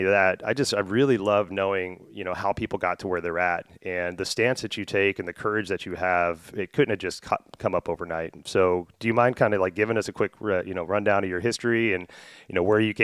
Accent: Houston, Texas, United States; I grew up in Houston in the 80s and 90s, and so very racially charged areas, very heavy Klan influence, very heavy gang influence.

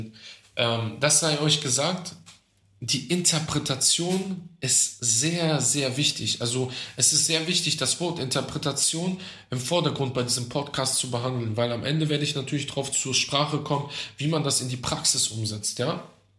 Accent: Germany; Ich bin in Deutschland groß geworden, ich bin religiös eingestellt

